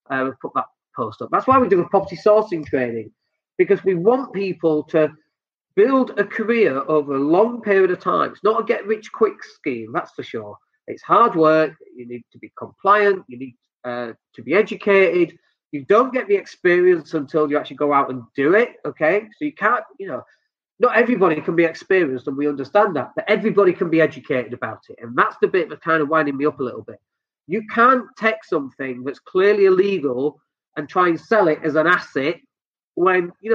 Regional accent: Leeds, Yorkshire and the Humber, United Kingdom; I'm from Leeds

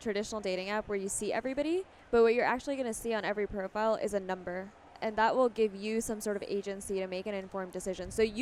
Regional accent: Pakistan; especially coming from my background. I'm Pakistani.

